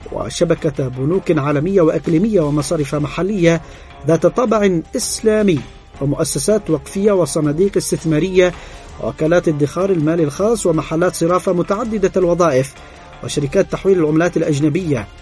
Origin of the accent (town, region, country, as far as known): Yemen